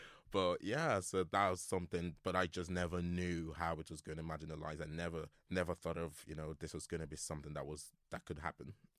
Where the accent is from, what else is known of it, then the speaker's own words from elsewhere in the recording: Nigeria; So I grew up in Nigeria, and six of us